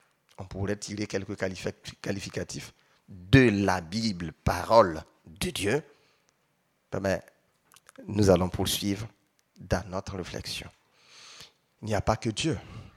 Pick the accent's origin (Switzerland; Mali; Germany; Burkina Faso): Burkina Faso; Je suis du Burkina Faso et une partie du Burkina Faso est bien arrosée. L'ouest du pays est bien arrosé, donc Bobo, Gawa.